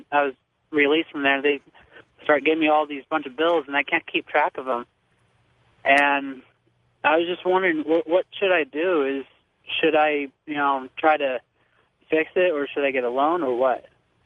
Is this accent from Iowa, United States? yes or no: no; Boise, Idaho, United States; I'm from Boise, Idaho.